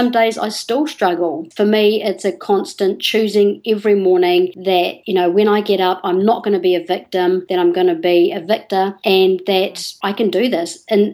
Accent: New Zealand; Well, a lot of people in New Zealand, because it's hot

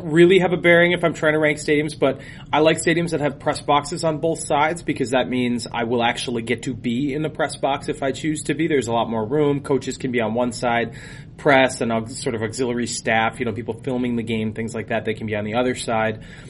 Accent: Kaukauna, Wisconsin, United States; I'm from Kakana, I'm from the Fox Valley.

